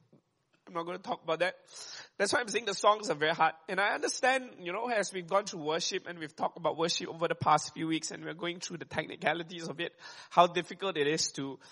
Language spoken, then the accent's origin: English; Malaysia; Why do I even have to bother about saying the sentence properly, lah? Right? Because I'm Malaysian, right?